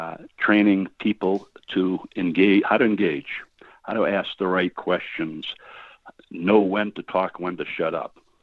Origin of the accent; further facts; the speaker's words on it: United States; There's so many American companies, and I'm an American, so I can't act like writing a book of this nature that it applies to everybody equally.